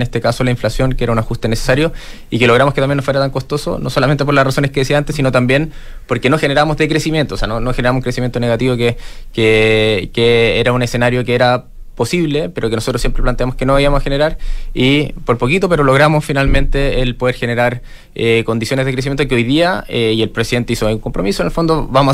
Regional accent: Chile; como chilenos

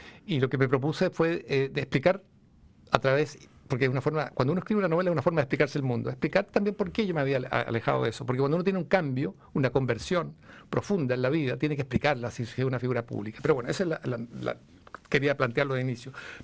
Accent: Chile

